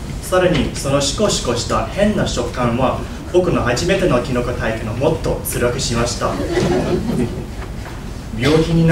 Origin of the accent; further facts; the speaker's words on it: China; Japanese is a second language; いやだ、僕は中国人だから食べるとは答えませんでした